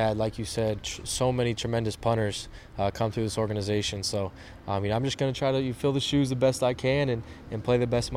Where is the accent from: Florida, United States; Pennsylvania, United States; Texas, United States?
Florida, United States; Orlando; And I just couldn't leave Florida. Yeah, I'm a homebody. I'm from Orlando, like you said.